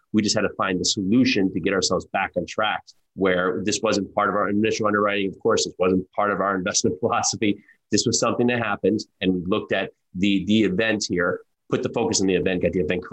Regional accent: New Jersey, United States; I grew up in New Jersey. I'm now down here in Tennessee, just south of Nashville.

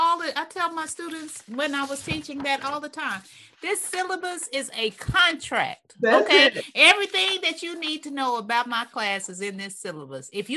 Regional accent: Texas, United States; You know, Texas is my home state, and I'm here for you.

